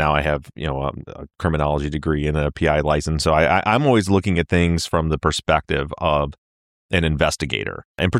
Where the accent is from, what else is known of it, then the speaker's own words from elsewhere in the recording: Michigan, United States; So, I mean, I had vaguely heard, you know, I'm from Michigan.